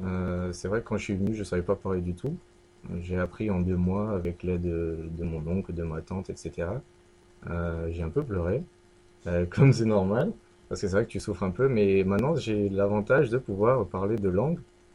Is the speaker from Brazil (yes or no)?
no; Braga, Norte, Portugal; born there; moved away as an adult; Não tenho a sorte de ser franco-português, mas tenho a sorte de ser português. Também é uma sorte. Nasci em Braga, no dia 20 de maio, o ano não interessa.